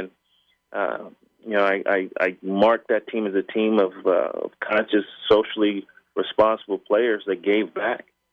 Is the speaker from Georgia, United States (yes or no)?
no; Cincinnati, Ohio, United States; So everyone in Cincinnati, growing up in Cincinnati, wanted to be a member of that team.